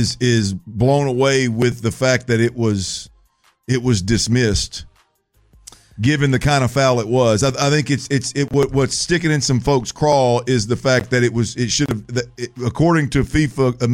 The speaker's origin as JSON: {"language": "English", "country": "United States", "said": "But nonetheless, I'm an American."}